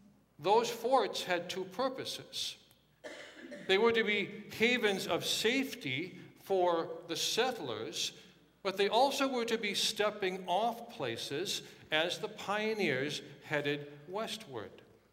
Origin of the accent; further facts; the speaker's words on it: Watertown, United States; When I was growing up in Watertown, I worked at two of them, a Consolidated, which then became Speedway, and a Clark station.